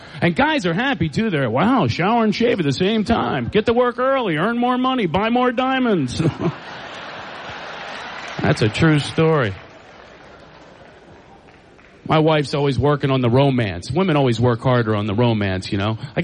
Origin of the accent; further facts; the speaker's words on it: Philadelphia, Pennsylvania, United States; I'm from Philadelphia, you know.